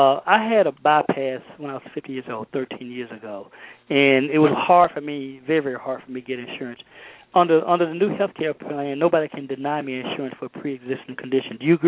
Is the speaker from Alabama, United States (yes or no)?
yes; Alabama, United States; I grew up in Alabama, so I ate a lot of olive pork growing up, okay?